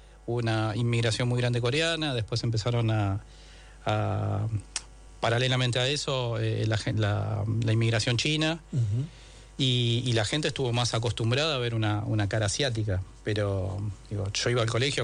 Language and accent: Spanish; Argentina; yo soy argentino, quiero ser igual que todos, no quiero destacar. Pero bueno, uno con la aportación de cara y esas cosas era difícil de disimular.